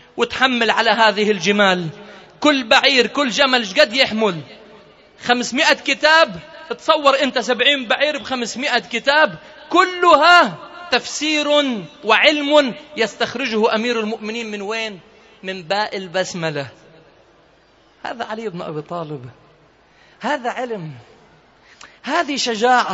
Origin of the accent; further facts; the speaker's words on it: Lebanon; عندنا في لبنان إذا واحد مساء متعرقلة وراد يسوي شيء وما نجح معه، يقولوا فات بالحائط